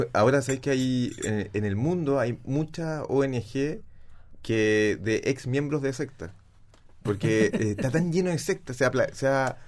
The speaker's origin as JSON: {"language": "Spanish", "country": "Argentina", "said": "Lo tenemos todos. Somos argentinos."}